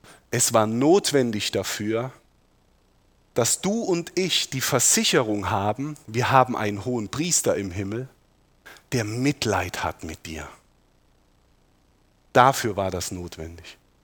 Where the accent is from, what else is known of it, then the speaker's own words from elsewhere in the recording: Rhineland-Palatinate, Germany; ich komme aus dem Westerwald, uns wird eine gewisse Sprödigkeit nachgesagt